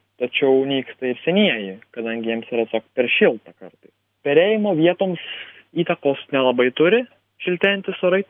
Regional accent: Klaipėda, Klaipėda County, Lithuania; Ir na, kadangi esu iš Uostamiečio, kirai yra vieni iš dažniausių bei labiau pastebimų paukščių.

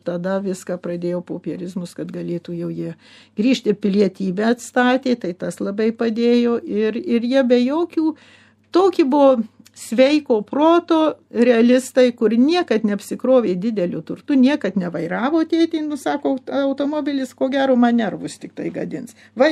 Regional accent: United States; Ir mum, kai vėl augom Amerikoje

